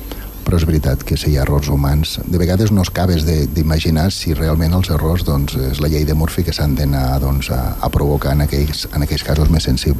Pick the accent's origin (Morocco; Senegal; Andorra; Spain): Andorra; nosaltres com a andorrans no estem votant a les municipals de Portugal.